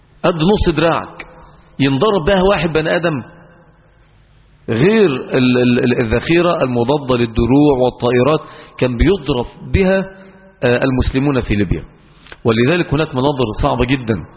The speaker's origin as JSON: {"language": "Arabic", "country": "Egypt", "said": "وقلنا لهم إن احنا أتيناكم من مصر لنثبتكم وندعو لكم"}